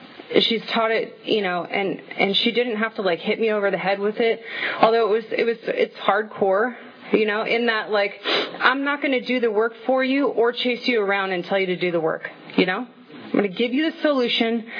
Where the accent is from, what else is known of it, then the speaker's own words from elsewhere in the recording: California, United States; now in Fresno, United States; I'm from the Bay Area. I moved down here about 2.5 years ago. And by down here, I mean Fresno.